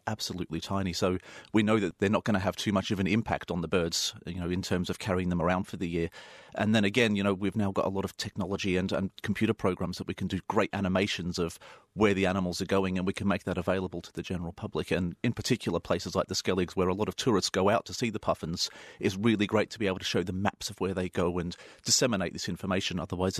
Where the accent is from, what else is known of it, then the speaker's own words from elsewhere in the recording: Australia; Well, I grew up in Australia very close to the sea